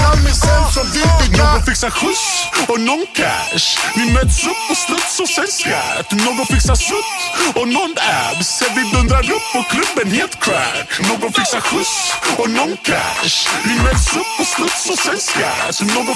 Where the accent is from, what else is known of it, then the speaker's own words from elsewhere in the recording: Norrland, Sweden; jag är en bonde från Norrland.